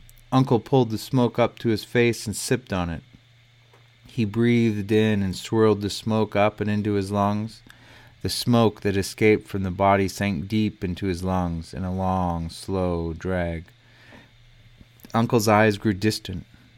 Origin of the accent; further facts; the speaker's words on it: Plummer, Idaho, United States; Three friends and I had been down visiting a local college town south of my hometown of Plummer.